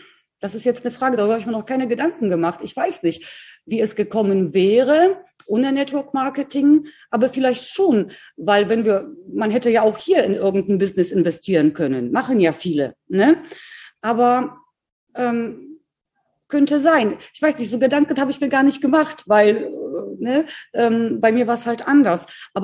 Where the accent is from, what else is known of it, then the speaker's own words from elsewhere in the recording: Poland; ich hatte das auch als Kind in Polen. Wir hatten ja auch eine ganz einfache, tolle Kindheit. Ich habe auch auf so einem kleinen Dorf gelebt.